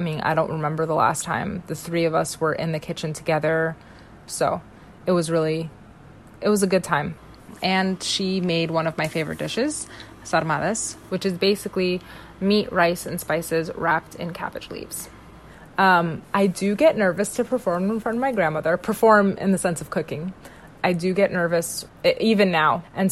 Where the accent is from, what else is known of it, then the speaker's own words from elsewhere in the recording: New York, United States; now in Massachusetts, United States; I am from New York, born and raised, and I am now living in a suburb in Massachusetts with my husband and two kids.